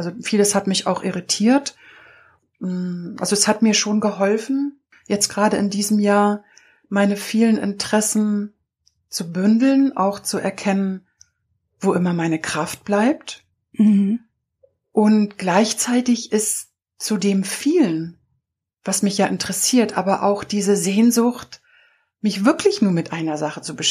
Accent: East Germany, Germany; now in Hamburg, Germany; Ich komme ja aus der DDR und dann war nach der Wende eh alles spannend. Ich lebte dann in Hamburg

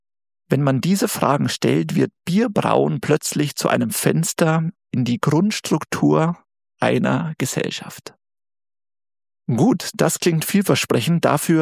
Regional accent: Bavaria, Germany; ich komme natürlich eigentlich aus Bayern.

